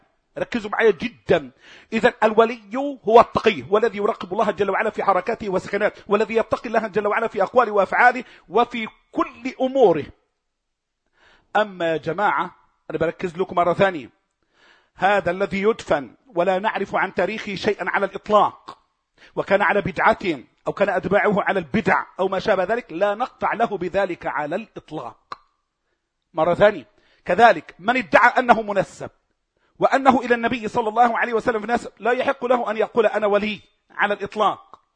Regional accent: Egypt; عندنا في مصر

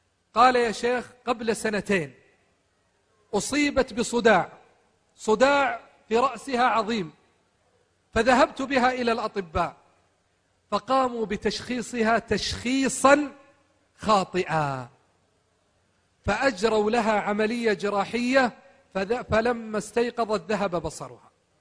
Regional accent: Mecca, Makkah Province, Saudi Arabia; قال من أين؟ قلت أنا من مكة.

